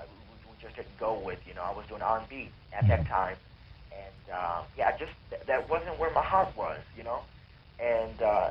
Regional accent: Flint, Michigan, United States; now in Detroit, United States; I'm originally from Flint, Michigan, but the label is based out of Detroit, so you know, I'm here, all, you know, basically all the time

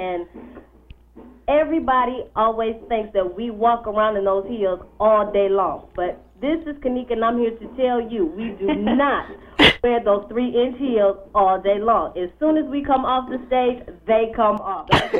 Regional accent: Saginaw, Michigan, United States; even to this day, a lot of people think that we're from Detroit, and so we have to constantly remind them that we're from Saginaw, Michigan, which is north of Detroit

